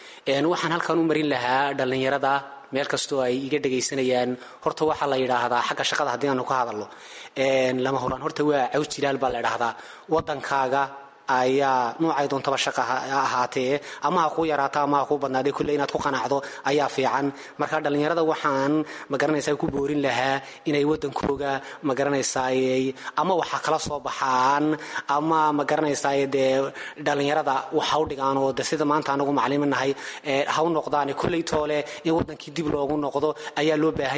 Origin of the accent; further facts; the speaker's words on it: Borama, Awdal, Somalia; Anigu dhiste deegaan ahaan waxaan ka soo jeedaa magaalada Boorame